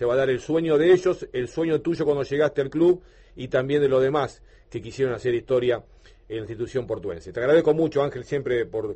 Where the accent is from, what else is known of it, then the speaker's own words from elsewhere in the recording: Buenos Aires, Argentina; Yo vengo de Capital Federal, trabajé allá